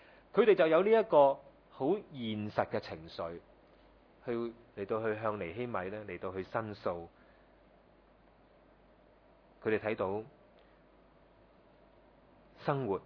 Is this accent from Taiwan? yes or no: no; Hong Kong; 所以呢这个处境呢其实都是好像我们香港人的